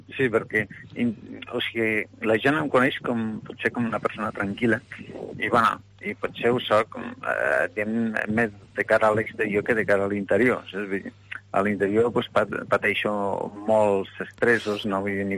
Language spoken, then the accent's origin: Catalan; Benabarre, Aragon, Spain; born there; Sí, bueno, jo pràcticament vaig néixer a Benavarri, però em sento lleidatà.